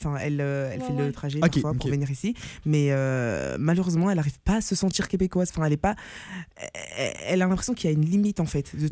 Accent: Belgium; Moi, je suis pas née là-bas, mais j'ai grandi là-bas. Je me sens comme belge. J'ai pas ce truc où je me dis non, je suis béninoise. Non, je me sens les deux. Je peux pas mentir et dire que je suis seulement béninoise.

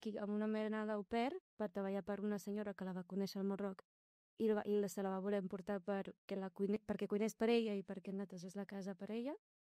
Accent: Badalona, Catalonia, Spain; also born or lived in Barcelona; Jo vaig néixer a Barcelona el 99. Els meus pares... Vaig néixer a Barcelona, després em vaig mudar a Badalona més tard. Jo sempre, moltes vegades, dic que soc de Badalona perquè gairebé tota la meva vida l'he viscut a Badalona.

